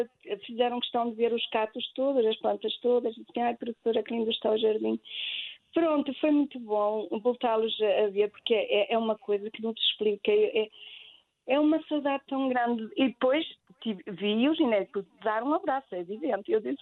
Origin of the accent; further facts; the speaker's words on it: Espadanedo, Bragança, Portugal; Nós somos de Bragança, eu sou transmontana, sabe?